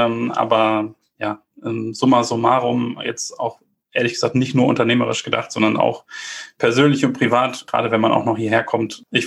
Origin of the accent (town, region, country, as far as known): Bielefeld, North Rhine-Westphalia, Germany; also born or lived in Munich